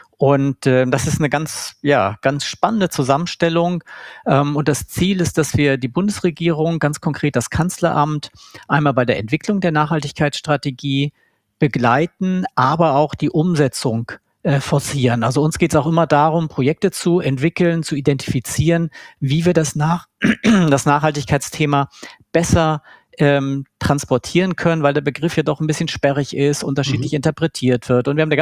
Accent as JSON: {"language": "German", "region": "Northern Germany", "country": "Germany", "said": "Was man als Norddeutscher so macht, wenn man das Meer vor der Haustür hat."}